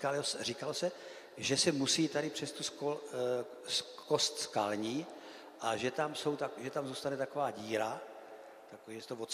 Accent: Moravia, Czechia; já jsem Moravák.

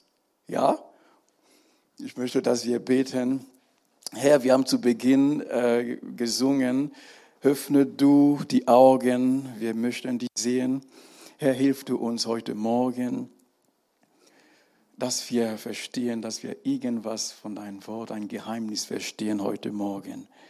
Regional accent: Cameroon; born there; German is a second language; Und ich kenne das auch in Kamerun, wo ich geboren bin.

